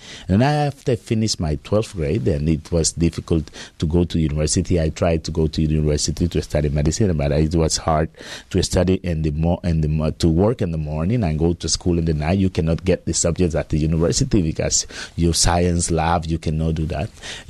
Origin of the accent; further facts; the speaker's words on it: Honduras; English is a second language; because I'm from Honduras, who is one of the more poorest country of Latin America too.